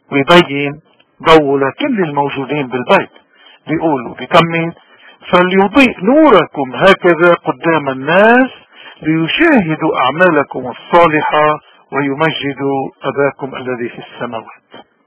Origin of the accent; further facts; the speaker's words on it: Lebanon; كل يوم يعبر عن كل وجداننا وضميرنا كلبنانيين أحرار.